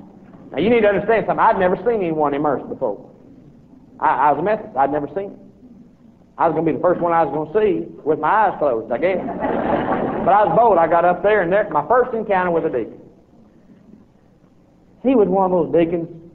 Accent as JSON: {"language": "English", "town": "Memphis", "region": "Tennessee", "country": "United States", "tie": "born or raised there", "said": "I was raised in Memphis, as you remember me telling."}